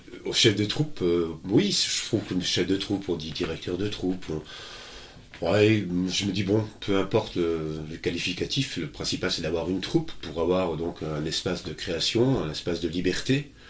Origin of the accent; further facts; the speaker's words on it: Montbéliard, Bourgogne-Franche-Comté, France; also born or lived in Pontarlier; je suis né donc à Pontarlier et ensuite j'ai un peu bougé. Mes parents se sont déplacés un peu plus bas du côté de Montbéliard.